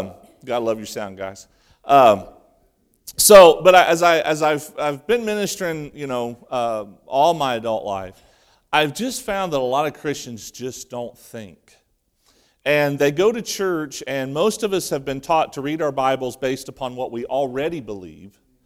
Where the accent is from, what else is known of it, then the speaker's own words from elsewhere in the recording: Ohio, United States; I was born and raised in Ohio.